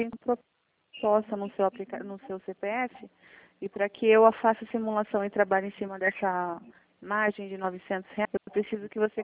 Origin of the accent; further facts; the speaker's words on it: São Paulo, Brazil; Eu sou da região de São Paulo.